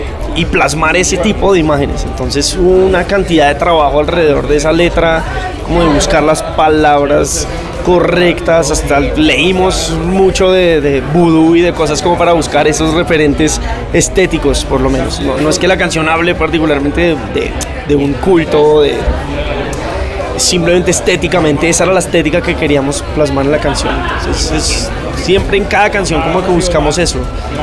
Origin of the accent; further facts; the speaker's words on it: Colombia; desde Colombia.